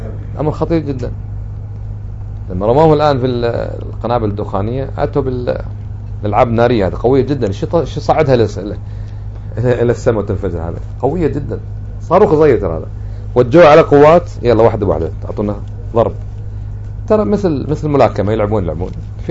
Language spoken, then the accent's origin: Arabic; Kuwait; من خاصة عندنا بالكويت احنا الكويت